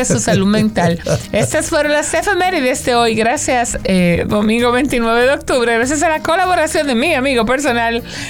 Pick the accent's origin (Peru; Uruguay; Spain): Spain; Bueno, yo soy española